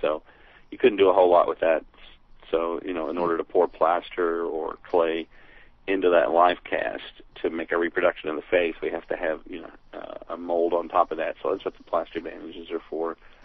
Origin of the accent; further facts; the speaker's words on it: Kingsport, Tennessee, United States; Yeah, I grew up in Kingsport, Tennessee, in the, I don't know what the population was, somewhere around 60 to 70,000 people.